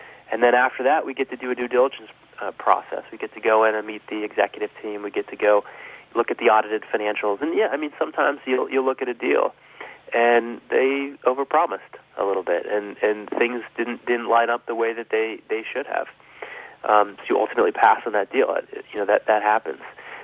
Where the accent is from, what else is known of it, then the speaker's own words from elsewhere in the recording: Colorado, United States; I grew up in Colorado, and my grandfather was my first ski instructor